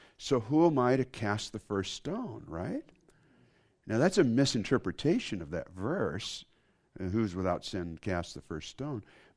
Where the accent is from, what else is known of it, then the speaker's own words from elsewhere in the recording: San Diego, California, United States; I'm 62 years old, and when I grew up here in San Diego, I didn't know any homosexuals.